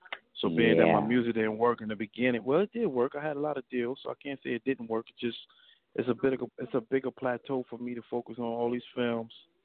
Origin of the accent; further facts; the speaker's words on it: Brooklyn, New York, United States; Yeah, I'm from Brooklyn, Bed-Stuy, yeah.